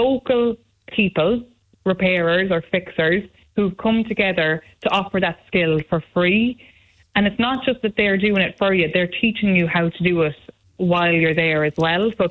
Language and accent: English; Mullingar, Leinster, Ireland; I'm from Mullingar.